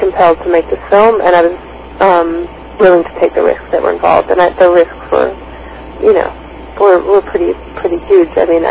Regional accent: United States; then I certainly can as an American who I had the option to leave at different points.

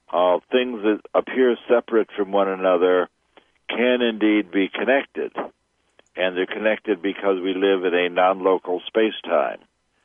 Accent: Chicago, Illinois, United States; And I grew up in Chicago.

